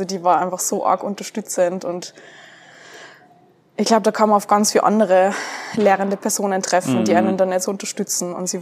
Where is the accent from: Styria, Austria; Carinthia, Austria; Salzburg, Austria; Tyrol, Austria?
Salzburg, Austria; In Salzburg.